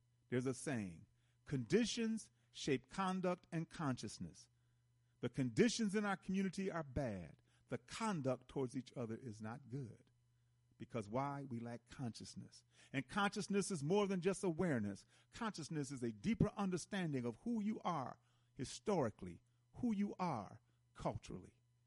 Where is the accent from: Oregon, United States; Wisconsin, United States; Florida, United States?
Wisconsin, United States; Milwaukee; I've driven through snow a lot. I'm from Milwaukee, you know.